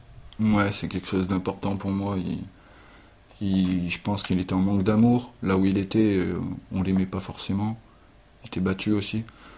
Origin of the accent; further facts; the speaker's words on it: Saint-Laurent-du-Pont, Auvergne-Rhône-Alpes, France; also born or lived in Voiron / Beaurepaire / Saint-Égrève; je suis né à Voiron, j'ai grandi à Saint-Laurent-du-Pont, un petit village, jusqu'à 12 ans. Après, j'ai fait du foyer. Donc j'ai fait 4-5 ans à Beaurepaire, c'est dans le Nord-Isère. Après j'ai fait 2 ans quasiment à Saint-Égrève.